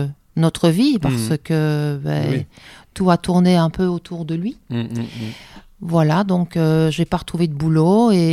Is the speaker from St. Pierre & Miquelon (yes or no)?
no; Belgium; moved away as an adult; now in France; avec un nom qui n'est pas très landais, puisque je suis belge, embarquée dans les Landes depuis 27 ans maintenant, par mon mari, qui a trouvé du boulot à Morsinx.